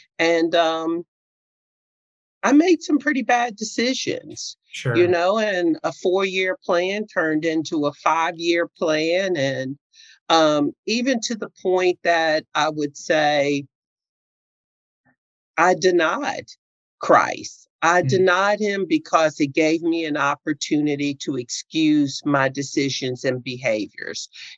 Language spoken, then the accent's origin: English; New York City, New York, United States; moved away as an adult; now in South Carolina, United States; So I'm from the west side of Manhattan, Upper West Side, 145th Street between Amsterdam and Broadway. I grew up in Common Avenue Baptist Church.